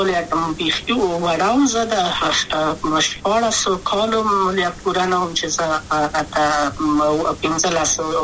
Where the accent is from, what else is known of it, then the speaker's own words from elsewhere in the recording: Kabul, Afghanistan; also born or lived in Maidan Wardak; د پلار می د وردګو ولایت خلګنس چې کېدلې د کابل په تختپل سیمه کې یم او لویا شویم کابل که یم